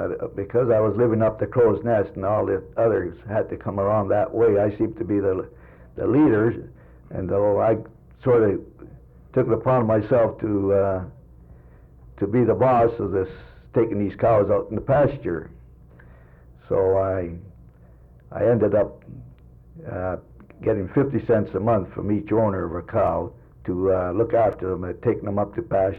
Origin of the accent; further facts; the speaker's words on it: Copper Cliff, Ontario, Canada; born there; 1913. I was born in Coppercliff.